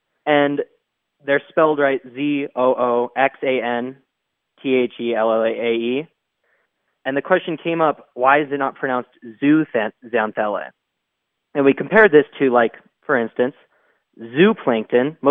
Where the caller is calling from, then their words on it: Prescott, Arizona, United States; I'm calling from Prescott, Arizona.